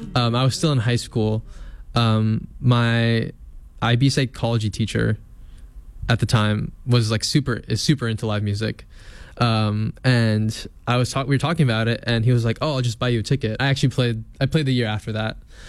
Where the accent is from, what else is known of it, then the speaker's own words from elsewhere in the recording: Gainesville, Florida, United States; the support from people that I grew up with in Gainesville.